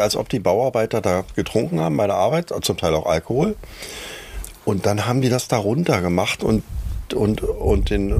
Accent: East Germany, Germany; Ich bin aus dem Osten.

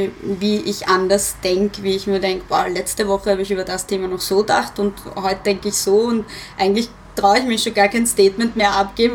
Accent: Vienna, Austria; dann habe ich einen oberösterreichischen Dialekt auspackt und habe nicht gesagt, dass ich Wienerin bin.

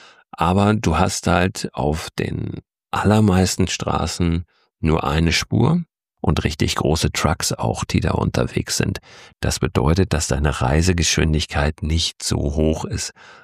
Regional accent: Germany; Ich habe schon mit mehreren Leuten gesprochen, die darauf hin, dass ich erzählt habe, ich komme aus Deutschland, als erstes gesagt haben, in Deutschland gibt's doch so eine Flusswelle, eine ganz bekannte.

